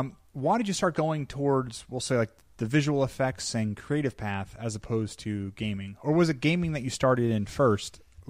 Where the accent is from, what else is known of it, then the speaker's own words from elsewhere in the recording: New York, United States; now in Philadelphia, United States; because I'm a New Yorker now living in Philadelphia